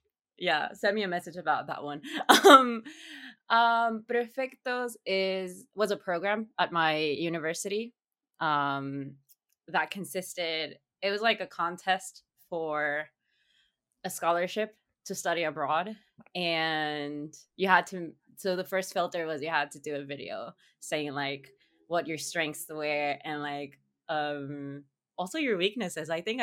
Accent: northern Mexico, Mexico; accent: northern Mexican; because I'm from the north of Mexico, and we have a very, very characteristic accent in the north of Mexico.

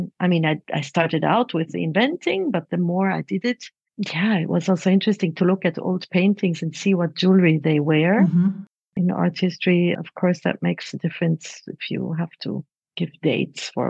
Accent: Switzerland; first language Hungarian; English is a second language; I myself grew up speaking Hungarian at home, growing up in Switzerland, as being a family from refugees, having family in Austria, in Hungary, in at that time Czech Republic, in the US.

